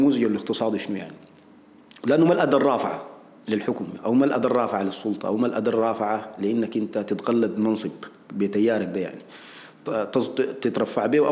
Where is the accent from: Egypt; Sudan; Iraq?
Sudan; التفاعل ده ما حصل عندنا في السودان